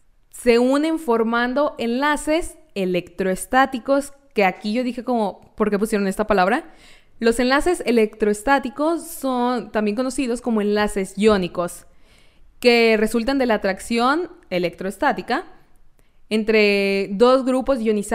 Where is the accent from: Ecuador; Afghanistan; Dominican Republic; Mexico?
Mexico; Sinaloa; soy de Sinaloa, hace mucho calor